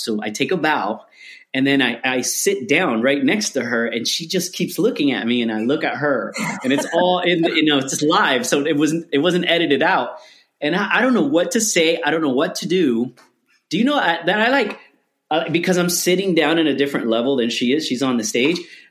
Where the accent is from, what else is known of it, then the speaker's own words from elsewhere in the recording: Puerto Rico; born there; first language Spanish; English is a second language; I didn't even know English in the beginning. I was born in Puerto Rico, so Spanish is my first language.